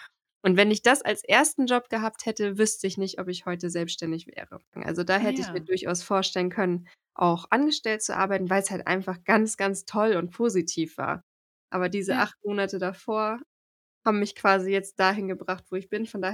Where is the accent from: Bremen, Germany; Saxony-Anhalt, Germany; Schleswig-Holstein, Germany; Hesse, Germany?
Schleswig-Holstein, Germany; Timmendorfer Strand; also born or lived in Leipzig; ich komme ja aus dem Norden, also aus Timmendorfer Strand, das kennen ja vielleicht ein paar, das ist ja direkt an der Ostsee, da komme ich halt her, es ist ein kleiner Ort, ein kleines Dorf